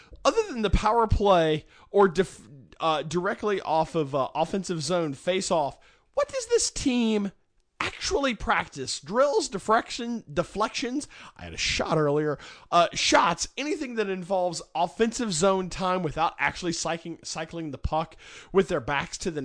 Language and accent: English; Ireland; I'm Irish.